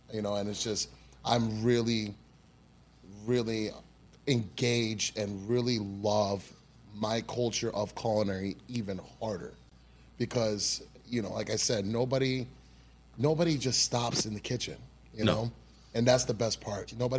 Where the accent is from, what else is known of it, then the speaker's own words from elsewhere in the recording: New York, United States; I'm originally from New York. You know, coming from New York to Florida, you know, I see some crazy things in New York, but oh my gosh, does it beat Florida?